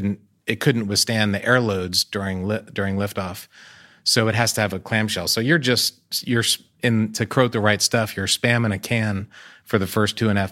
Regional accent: United States; I'm American, so I'm proud of American things

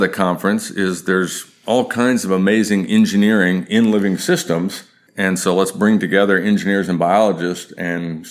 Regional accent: Texas, United States; I'm a Texan. I live in Denton, Texas

